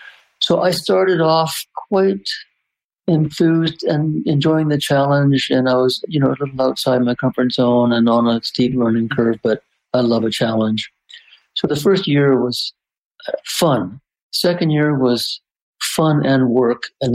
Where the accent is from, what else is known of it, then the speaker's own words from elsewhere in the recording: Vancouver, British Columbia, Canada; I'm from Vancouver.